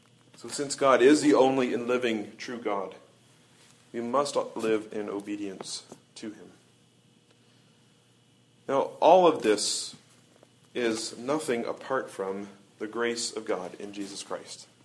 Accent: Midwest, United States; I grew up in the Midwest Presbytery of the RPCNA

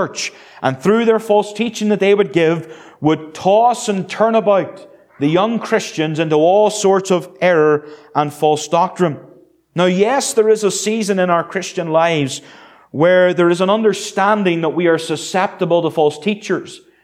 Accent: Northern Ireland, United Kingdom; Growing up in Northern Ireland

